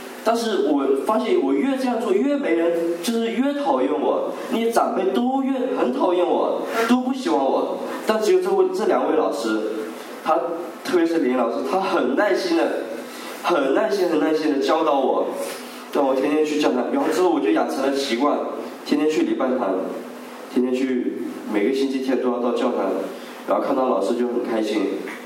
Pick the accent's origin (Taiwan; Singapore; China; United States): China; moved away; 那个时候我就想起了小时候在中国的时候